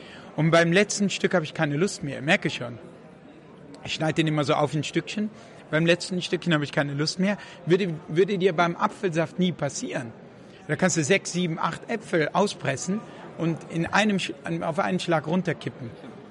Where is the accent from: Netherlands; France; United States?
Netherlands; Ich bin in Holland aufgewachsen.